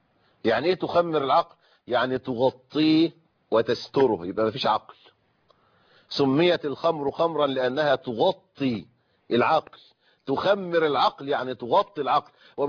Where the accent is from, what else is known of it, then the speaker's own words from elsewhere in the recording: Egypt; عندنا في مصر